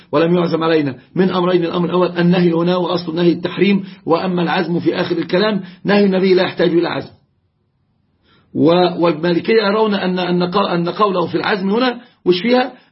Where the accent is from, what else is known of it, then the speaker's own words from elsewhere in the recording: Egypt; يا رجل، عندنا في مصر يعني رجل بيتكلم على العقبة الكؤود